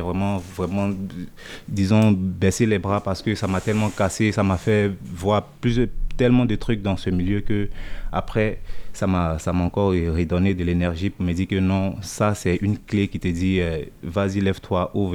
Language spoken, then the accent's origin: French; Côte d’Ivoire; Là-bas en Afrique, en Côte d'Ivoire, parce que c'est là d'où je viens. Je précise bien, je suis ivoirien.